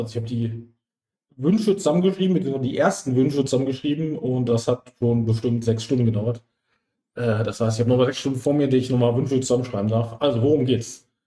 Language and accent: German; Lower Saxony, Germany; ich berate aus Niedersachsen, das heißt Hochburg von Jägermeister.